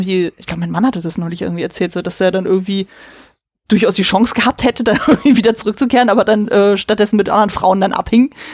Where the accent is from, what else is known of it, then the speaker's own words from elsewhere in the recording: Berlin, Germany; born there; Ich bin auch gebürtige Berlinerin. Mhm. Ich bin ja relativ viel umgezogen. Jetzt mittlerweile lebe ich wieder in Berlin mit meinem Mann und mit meiner Tochter.